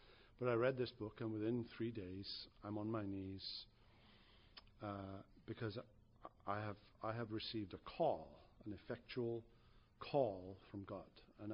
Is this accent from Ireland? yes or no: no; United Kingdom; I was raised in Britain in the 50s and 60s.